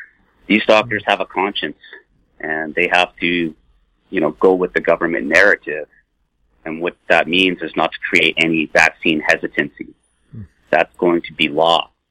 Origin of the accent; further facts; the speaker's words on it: British Columbia, Canada; This is our time as British Columbians to step up, stand up, and stand united